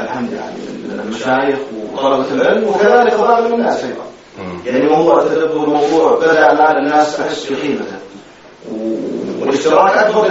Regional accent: Sudan; وهذه المميزات التي عندنا في السودان

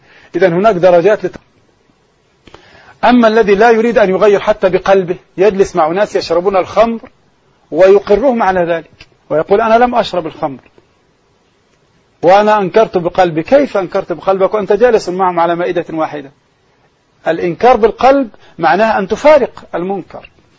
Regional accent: Egypt

